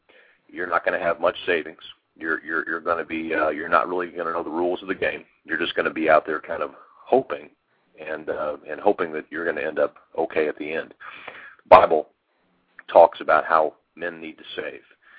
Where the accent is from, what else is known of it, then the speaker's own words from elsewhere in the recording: Tulsa, Oklahoma, United States; I was in Denver giving a speech, and I got back from the speech back to my hometown, and I had about 8 missed calls on my phone from the airline trip. It's not a very long trip from Denver to Tulsa, so I was concerned.